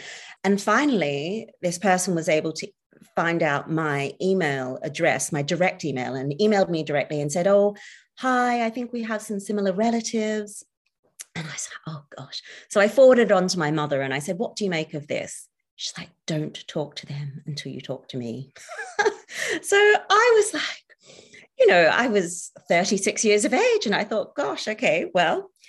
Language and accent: English; Australia; born or raised there; also born or lived in Singapore / New Zealand